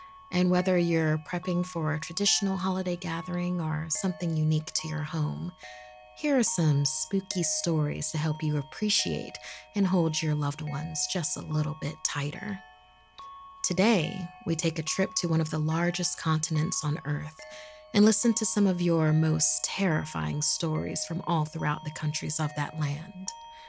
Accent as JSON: {"language": "English", "town": "Pretoria", "region": "Gauteng", "country": "South Africa", "moved": "yes", "lives_now": "Mochudi, Botswana", "said": "I'm originally from Pretoria, a city in South Africa."}